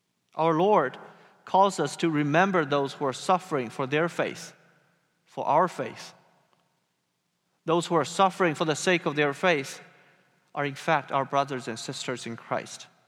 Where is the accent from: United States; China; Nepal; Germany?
China; moved away as an adult; Although I was born and raised in China, it was 15 years ago when I last lived in China as a resident.